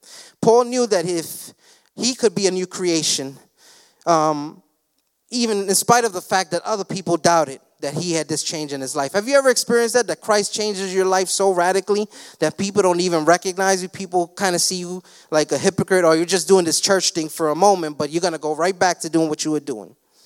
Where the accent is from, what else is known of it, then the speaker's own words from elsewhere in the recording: Queens, New York, United States; I grew up in Jamaica, Queens. I always remember that.